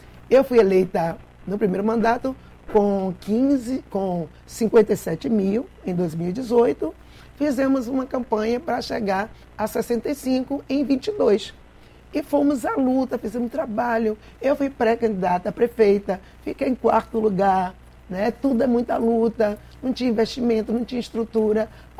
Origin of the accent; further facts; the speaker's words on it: Salvador, Bahia, Brazil; Então, eu sou nascida e criada em Salvador. Eu já nasci lutando em Salvador, não é? Eu nasci numa favela, a favela de Ondina, minha família foi despejada.